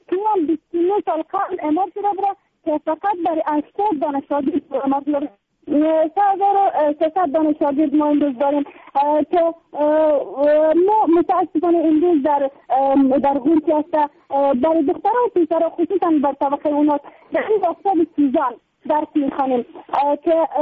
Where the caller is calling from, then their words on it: Afghanistan; یکی از شنونده های غوری.